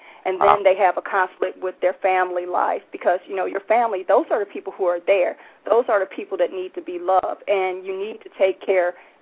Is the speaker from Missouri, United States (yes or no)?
yes; St. Louis, Missouri, United States; now in Virginia, United States; Well, originally I'm from St. Louis, Missouri.